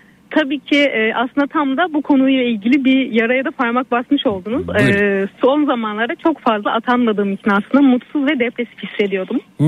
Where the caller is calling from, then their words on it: Bursa, Turkey; ben Bursa'dan, 33 yıllık.